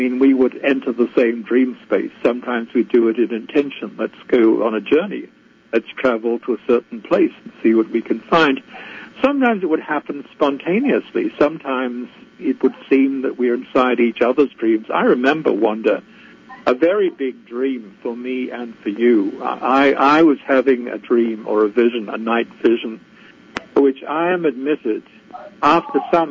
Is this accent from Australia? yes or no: yes; Australia; I'm Australian, we can all swim.